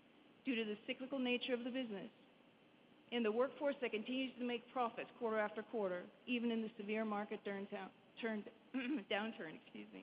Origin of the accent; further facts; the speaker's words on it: Wesleyville, Pennsylvania, United States; I grew up in Wesleyville, Pennsylvania, one of the small communities surrounding Erie.